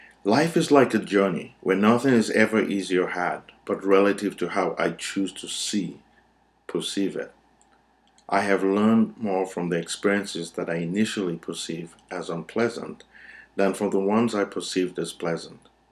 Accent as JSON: {"language": "English", "country": "Nigeria", "tie": "born or raised there", "said": "I grew up in Nigeria and was very influenced by the Yoruba cultural belief in fate and destiny."}